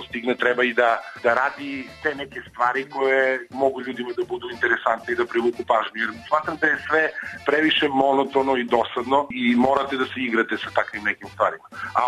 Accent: Niš, Southern and Eastern Serbia, Serbia; ja kao Nišlija ne mogu mnogo da se pohvalim

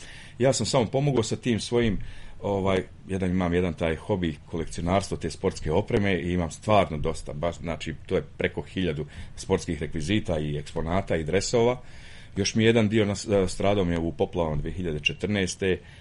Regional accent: Banja Luka, Republika Srpska, Bosnia & Herzegovina; ja sam jedina osoba iz Banja Luke

